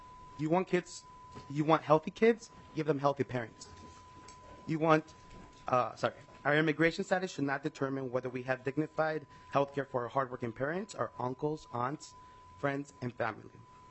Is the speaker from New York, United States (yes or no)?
no; Rochester, Minnesota, United States; I'm from Rochester, Minnesota.